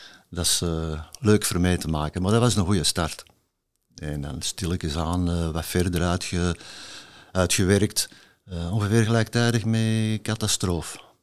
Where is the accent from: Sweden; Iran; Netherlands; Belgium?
Belgium; Wilrijk, Flanders; born there; op de B-kant van Wilrijk. Dat is het dorp waar ik ben geboren.